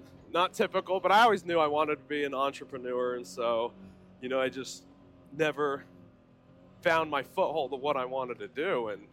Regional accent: Salt Lake City, Utah, United States; So I always grew up, you know, in the sand dunes. So I grew up in Salt Lake or whatever

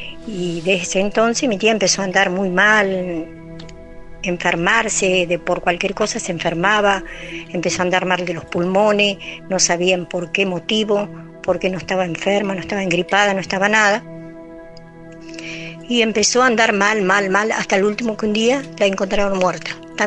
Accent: Trelew, Chubut, Argentina; now in Río Negro, Argentina; Nosotros somos de Trelew, Chubut. Yo, en ese tiempo vivíamos ahí, ahora yo vivo acá en Río Negro, pero en ese tiempo mi familia se fue a Trelew, Chubut a vivir.

